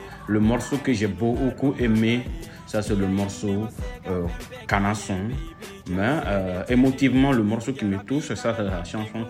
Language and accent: French; Mali